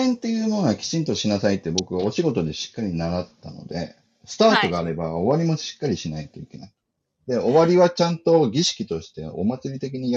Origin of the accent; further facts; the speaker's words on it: Aomori, Japan; also born or lived in Fukushima / Tochigi; もともとは福島で生まれて、7年間住んでて、小学校1年生で青森に行って、うん、7年間住んでて、栃木に行って7年間か6年かな。だから僕にとっては故郷がないんですよ。